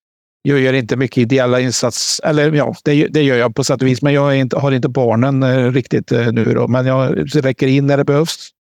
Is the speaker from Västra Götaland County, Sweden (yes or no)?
yes; Västra Götaland County, Sweden; så där är jag uppväxt och, där, ja, och jag har fortfarande faktiskt kvar ett hus där